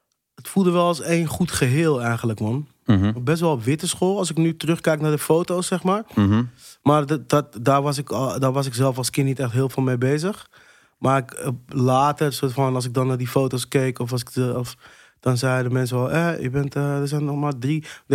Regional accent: Amsterdam, North Holland, Netherlands; Toen ben ik naar Noord verhuisd met mijn moeder. Toen heb ik op de Montessori-school boven het IJ gezeten. Bij het grote winkelcentrum in Amsterdam-Noord.

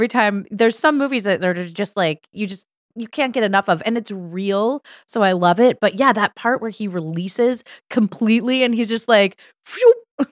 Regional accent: Ohio, United States; I, growing up, loved climbing trees. I grew up in Ohio. So I climbed a lot of trees.

